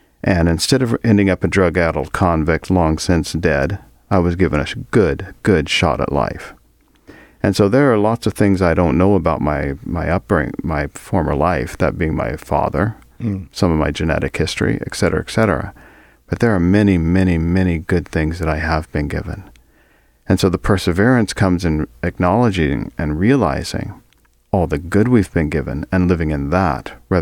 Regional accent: Kansas City, United States; I mean, growing up in Kansas City, the N-word was thrown around lots.

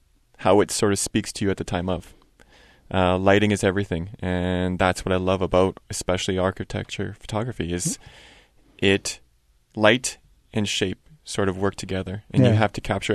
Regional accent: Winnipeg, Manitoba, Canada; So, born and raised in Winnipeg.

